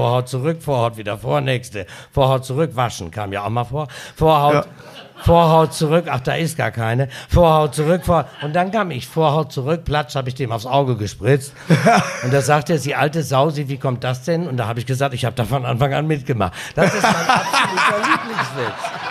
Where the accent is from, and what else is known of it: Osnabrück, Lower Saxony, Germany; born or raised there; now in Hamburg, Germany